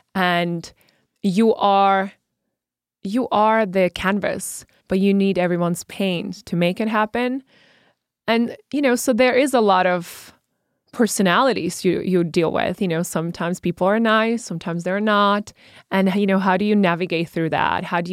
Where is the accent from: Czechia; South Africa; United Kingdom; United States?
Czechia; You know, I was a girl from the Czech Republic, from a small town. I was not royalty.